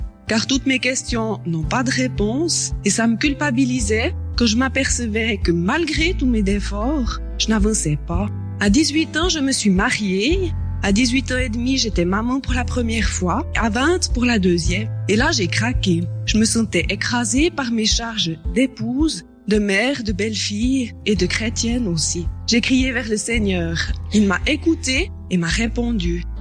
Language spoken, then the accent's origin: French; Lausanne, Vaud, Switzerland; born there; Je suis née à Lausanne. En famille, nous allions tous les dimanches à la messe.